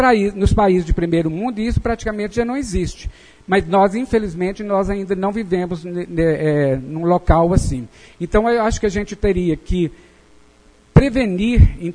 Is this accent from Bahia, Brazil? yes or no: no; Belo Horizonte, Minas Gerais, Brazil; now in São Gonçalo do Bação, Brazil; Eu nasci em São Gonçalo do Bação, moro em São Gonçalo do Bação agora desde 1995. Antes eu morava em Belo Horizonte, tive a oportunidade de, aos 7 anos, sair de São Gonçalo, porque minha família foi para lá.